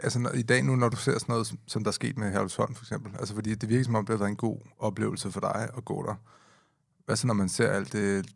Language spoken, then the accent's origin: Danish; Capital Region of Denmark, Denmark; fra Amager, ikke?